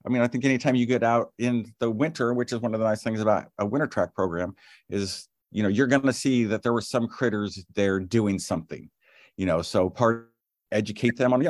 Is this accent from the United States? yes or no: yes; Portland, United States; I'm from Portland.